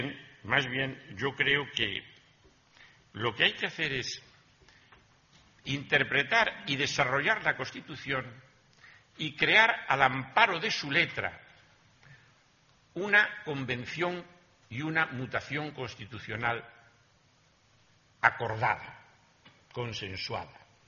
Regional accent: Madrid, Community of Madrid, Spain; soy madrileño de varias generaciones, cosa nada frecuente.

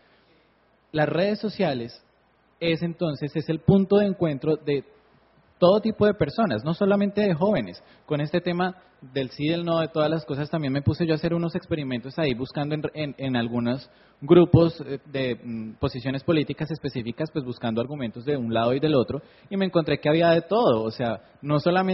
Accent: Bogotá, Colombia; en Bogotá, que es de donde yo vengo

